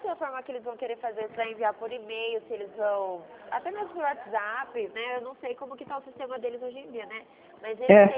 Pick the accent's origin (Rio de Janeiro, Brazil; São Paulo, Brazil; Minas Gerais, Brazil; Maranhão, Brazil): São Paulo, Brazil; Rio Claro; DDD19, que eu sou de Rio Claro.